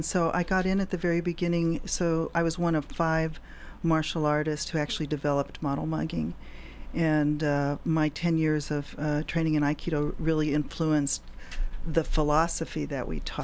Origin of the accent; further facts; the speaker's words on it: California, United States; also born or lived in Ohio; I am from California and for a number of years lived with my mom and her family in Ohio and wanted to come back to California.